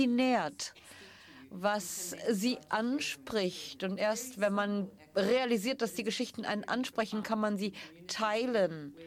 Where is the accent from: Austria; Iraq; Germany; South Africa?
South Africa; Ich bin da aufgewachsen in Südafrika, wo Steve Biko herkam